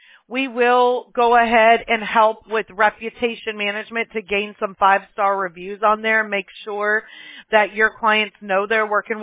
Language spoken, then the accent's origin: English; Mobile, Alabama, United States; born there; now in California, United States; I was born in Mobile, Alabama. I just went back there in March to visit my family.